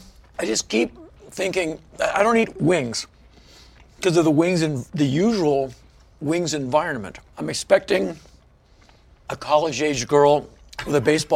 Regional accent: United States; Where are you from? I'm from America.

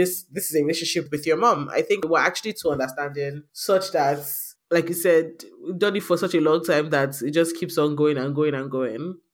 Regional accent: Nigeria; being Nigerian

